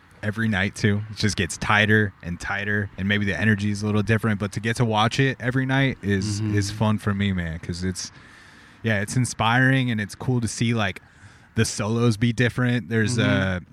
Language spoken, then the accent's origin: English; Corona, California, United States; oh, are you from Riverside? And I was like, yeah, I'm from Corona.